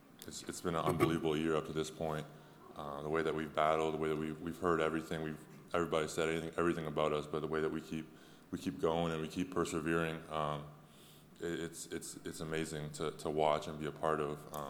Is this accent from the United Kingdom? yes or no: no; Canada; now in United States; I'm from Canada, like this isn't my country